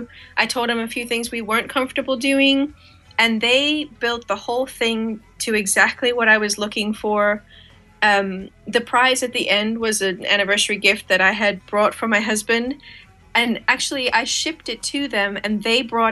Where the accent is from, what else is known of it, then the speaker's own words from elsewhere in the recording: Ireland; I grew up in Ireland and I have a lot of English friends.